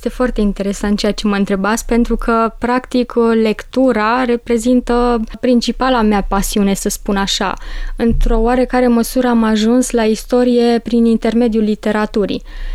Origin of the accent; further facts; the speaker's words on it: Zărnești, Brașov County, Romania; M-am născut la Zărnești, un orășel situat la poalele munților Piatra Craiului din județul Brașov. M-am născut la 30 iunie 2000. Studiile gimnaziale le-am urmat în orașul natal